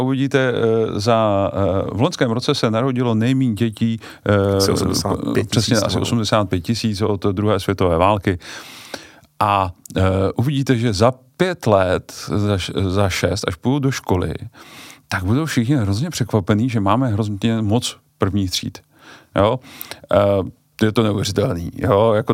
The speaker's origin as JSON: {"language": "Czech", "region": "Bohemia", "country": "Czechia", "said": "A přitom jsem jim říkal, jsem z Čech, ukaž mi mapu"}